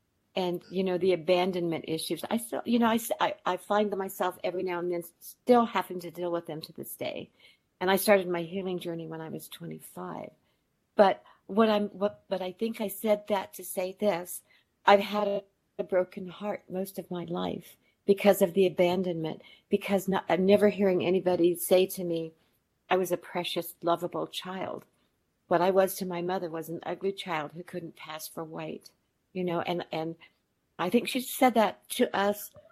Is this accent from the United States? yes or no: yes; Colorado, United States; also born or lived in Wyoming; was when I was about 4 years old. And then it was sexual abuse and exploitation until I was 9, and we moved to Colorado from Wyoming.